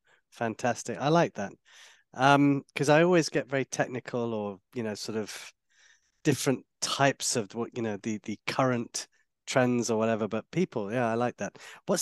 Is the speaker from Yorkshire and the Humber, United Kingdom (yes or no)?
no; London, United Kingdom; it reminds me of how I grew up in London with my friends